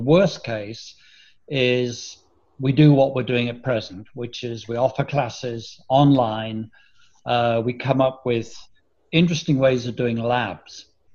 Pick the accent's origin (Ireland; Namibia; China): Ireland; And when I was a kid, I was brought up in Ireland, not in Pennsylvania.